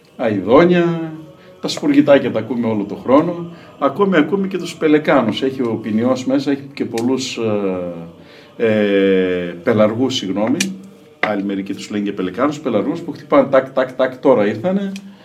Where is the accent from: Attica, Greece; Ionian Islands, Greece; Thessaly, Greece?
Thessaly, Greece; Trikala; Η καταγωγή μου είναι εδώ από τα Τρίκαλα, τα παιδικά μου χρόνια δηλαδή, όλα τα μεγάλωσα εδώ στα Τρίκαλα.